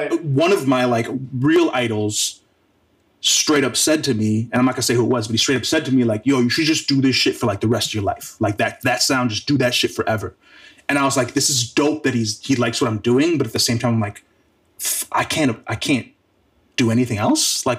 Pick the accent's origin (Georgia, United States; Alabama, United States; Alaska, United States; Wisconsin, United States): Wisconsin, United States; especially growing up in Wisconsin.